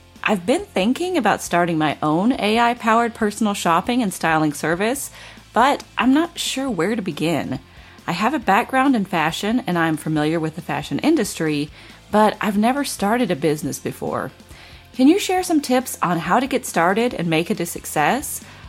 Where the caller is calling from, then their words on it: Los Angeles, California, United States; I'm calling from Los Angeles.